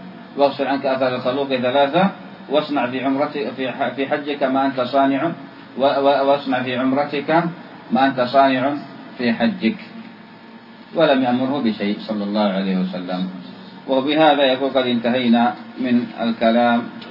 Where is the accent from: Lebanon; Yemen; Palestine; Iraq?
Yemen; وهذا هو الإزار كما يقال عندنا في اليمن المقطب معوز